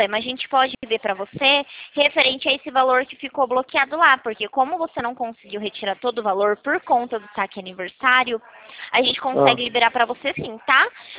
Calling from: Presidente Prudente, São Paulo, Brazil; Eu falo de Presidente Prudente, São Paulo.

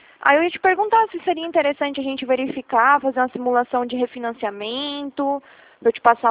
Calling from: Atibaia, São Paulo, Brazil; Eu sou da Poupacred, eu falo daqui de Atibaia

